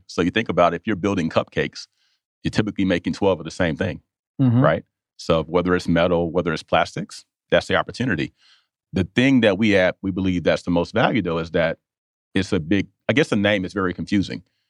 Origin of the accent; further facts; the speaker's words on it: Atlanta, Georgia, United States; I came from very humble beginnings. I grew up in Southwest Atlanta, not much money at all, but I was a poor kid with good grades